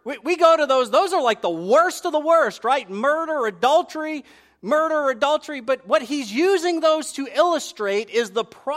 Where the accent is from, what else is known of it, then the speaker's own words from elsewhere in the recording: New England, United States; I'm from New England. We say it like it is.